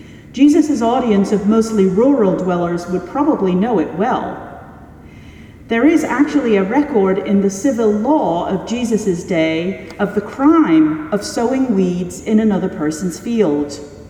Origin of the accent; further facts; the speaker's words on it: Driffield, Yorkshire and the Humber, United Kingdom; My hometown in Yorkshire is Driffield, which is known as the capital of the Wolds.